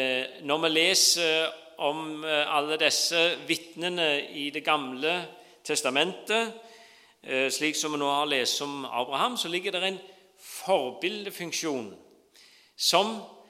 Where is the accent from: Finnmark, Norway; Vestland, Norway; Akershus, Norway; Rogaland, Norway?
Rogaland, Norway; der jeg vokste opp, på en liten øy i Ryfylke, for å si det veldig beskjedent, for det er også en fin øy